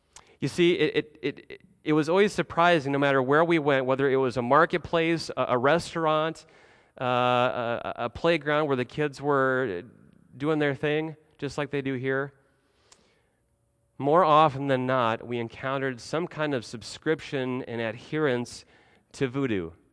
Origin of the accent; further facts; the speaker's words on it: Nebraska, United States; Good old Nebraska didn't sound so bad. My home state, if I haven't mentioned that before.